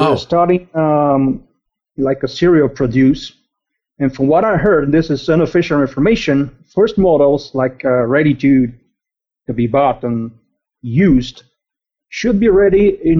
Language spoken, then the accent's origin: English; Bulgaria; also born or lived in United States; Well, I'm a Bulgarian, born and raised in Bulgaria. I've been living in the U.S. for a few years.